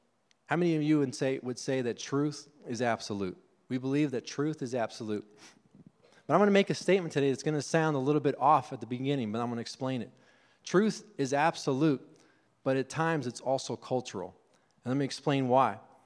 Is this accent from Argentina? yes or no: yes; Argentina; Now, I've experienced this firsthand growing up in Argentina.